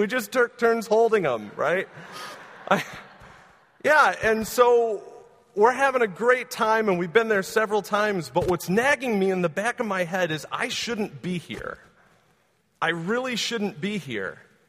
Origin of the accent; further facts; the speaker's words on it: United States; So living in the USA, right, because I'm an American citizen, I have these rights.